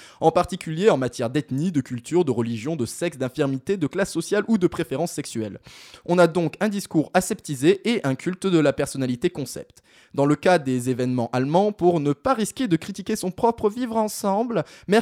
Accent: Toulouse, Occitanie, France; Ah, j'ai pas passé qu'un peu de temps à Toulouse, je viens de Toulouse, j'ai presque versé une larme

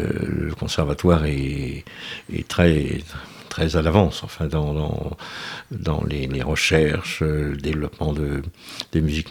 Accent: Nantes, Pays de la Loire, France; Alors il se trouve que je suis nantais, je m'excuse auprès des Angevins, je suis nantais et fier de l'être

